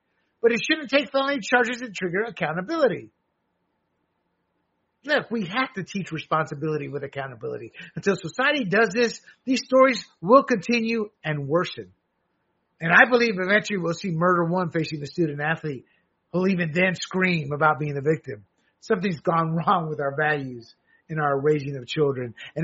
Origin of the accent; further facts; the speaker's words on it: Panama; His move is to Panama, my home country.